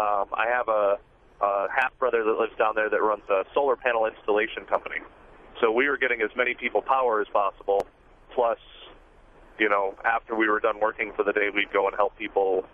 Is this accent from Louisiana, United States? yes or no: yes; Louisiana, United States; born there; because I was born in Louisiana